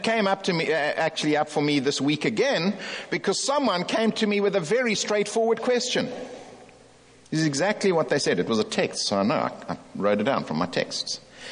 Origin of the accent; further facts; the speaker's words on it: South Africa; I come from South Africa.